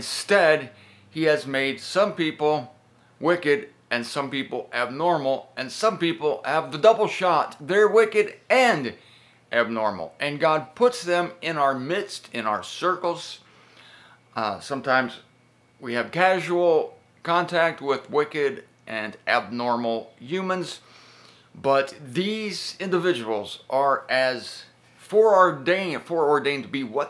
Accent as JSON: {"language": "English", "town": "Canton", "country": "United States", "tie": "born or raised there", "said": "I feel good when I'm in Canton's my hometown."}